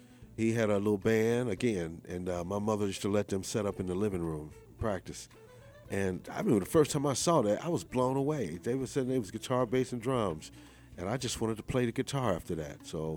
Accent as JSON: {"language": "English", "town": "Kansas City", "region": "Missouri", "country": "United States", "tie": "born or raised there", "also_born_or_lived": "Louisiana", "said": "I grew up in Kansas City. I was born in Louisiana."}